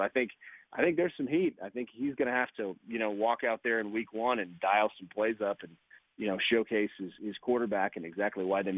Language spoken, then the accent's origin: English; Texas, United States; I mean, I'm from Texas originally.